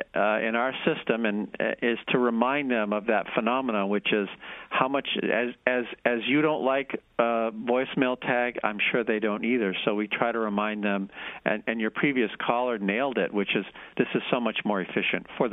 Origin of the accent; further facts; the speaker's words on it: Barre, Vermont, United States; I grew up in Barrie, Vermont, nice little town, and there were two hardware stores, True Value and Aubuchon's.